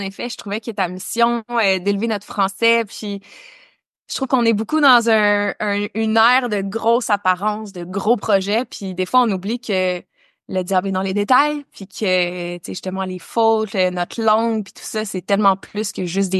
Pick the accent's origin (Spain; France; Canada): Canada; Quebec; Je viens d'un petit village des Hautes-Laurentides. J'ai grandi en pleine nature sur le bord d'un lac.